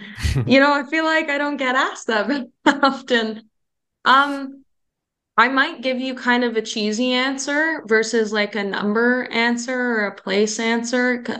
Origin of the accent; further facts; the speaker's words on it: Canada; So as a Canadian athlete, you know, it's a lot more difficult to continue on